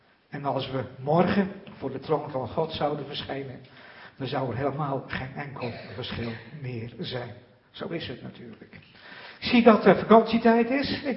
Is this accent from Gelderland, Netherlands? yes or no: yes; Nijmegen, Gelderland, Netherlands; Ik kom uit Nijmegen … Uit het Bourgondische zuiden